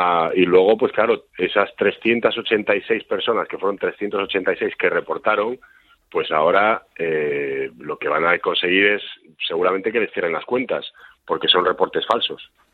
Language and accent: Spanish; Spain; accent: Spanish; moved away; yo soy español, soy orgulloso de ser español y aunque viva fuera de España, seguiré siendo español toda mi vida. O sea, hablo 5 idiomas y los hablo todos con acento español. Pues soy español y me gusta ser español y me gusta mi país, aunque no viva en él.